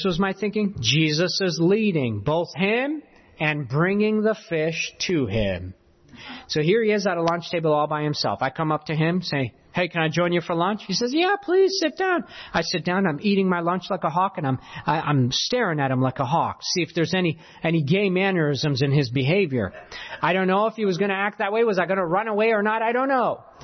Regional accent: New York, United States; I came from New York.

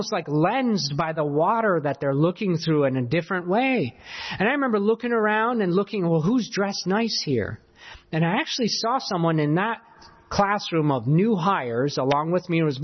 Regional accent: New York, United States; I came from New York.

